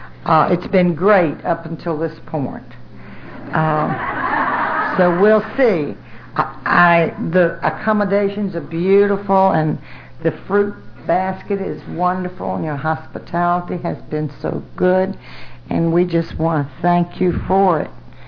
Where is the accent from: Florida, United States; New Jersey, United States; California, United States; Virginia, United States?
Virginia, United States; Smithfield; I am from Smithfield, Virginia